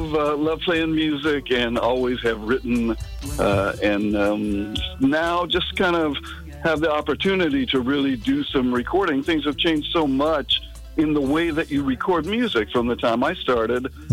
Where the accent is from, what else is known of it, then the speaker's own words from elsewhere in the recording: California, United States; But for me, I grew up in Southern California. I don't speak patois. I don't sing in patois.